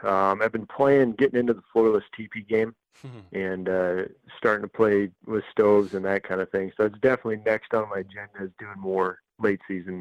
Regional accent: Idaho, United States; also born or lived in Western Montana; I was born in Northern Idaho, and I spent my childhood growing up both there and in Western Montana.

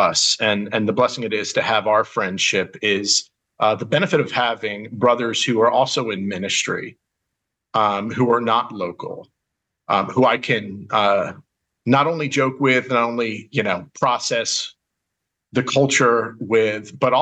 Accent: Philadelphia, Pennsylvania, United States; also born or lived in Hawaii / Seattle; now in West Palm Beach, United States; I serve in West Palm Beach, Florida. I'm not from here. I'm from Philadelphia. I've lived, as you guys know, pastored in Hawaii before here, and then Pennsylvania before that, Seattle before that.

